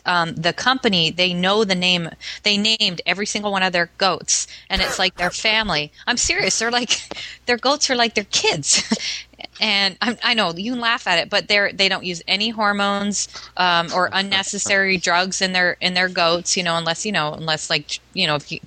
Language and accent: English; Canada; I come from Canada. I come from beef country, Cass.